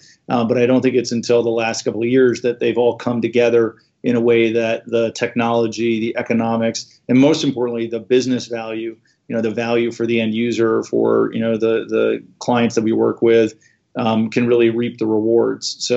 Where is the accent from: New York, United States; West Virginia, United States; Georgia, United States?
New York, United States; New York City; also born or lived in Minnesota; Yeah. So I was born in Minnesota. I was then raised in Manhattan and New York City. And I split time between the two.